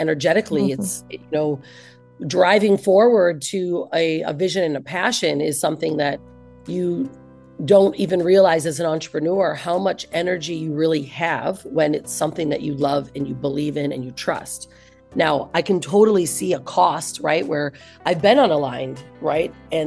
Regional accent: Michigan, United States; moved away as an adult; I'm from Michigan in the United States, and I flew from Michigan to California to work. Here I am in this new state

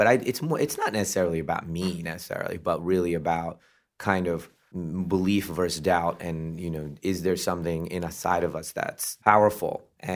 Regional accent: Pondicherry, Puducherry, India; born there; I was born in Pondicherry, India

